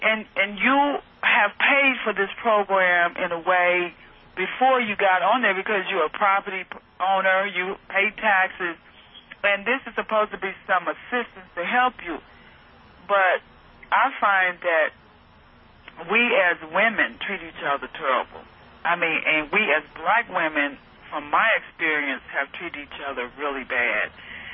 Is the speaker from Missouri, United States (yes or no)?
no; Mississippi, United States; I'm talking about I'm a Mississippian.